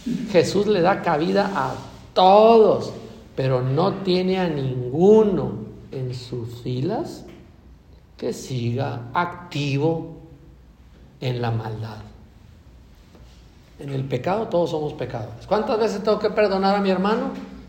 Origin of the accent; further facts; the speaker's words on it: Mexico; somos bautizados, somos cristianos y somos guadalupanos, somos mexicanos, soy católico, vengo de esta familia.